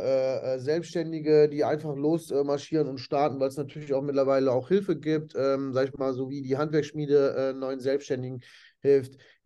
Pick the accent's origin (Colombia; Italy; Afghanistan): Italy; now in Germany; ich bin zwar in Italien geboren und auch italienisch aufgewachsen, aber da habe ich tatsächlich gemerkt, ich bin eigentlich Deutscher und kein Italiener. Und bin wieder zurückgekommen nach Deutschland